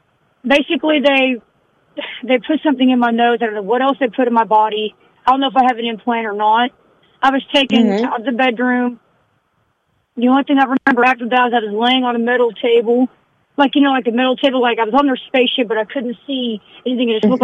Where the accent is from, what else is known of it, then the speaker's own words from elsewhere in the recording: Texas, United States; now in Norman, United States; so I'm living in Norman, Oklahoma for now, but I'm from Texas originally.